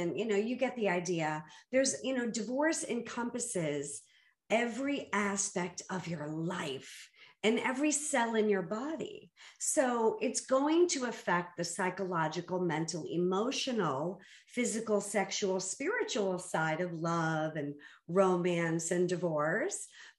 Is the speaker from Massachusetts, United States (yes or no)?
yes; Boston, Massachusetts, United States; I grew up in Boston. It runs in my blood